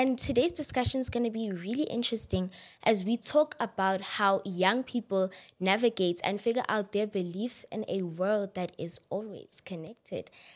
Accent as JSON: {"language": "English", "town": "Centurion", "region": "Gauteng", "country": "South Africa", "said": "Okay, if you want to know, I am from Pretoria. I've been like staying in Pretoria. I'm from Centurion."}